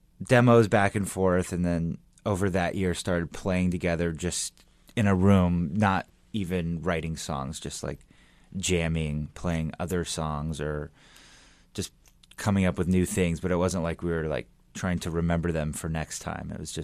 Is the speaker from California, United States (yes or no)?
yes; Los Angeles, California, United States; I'm from Los Angeles.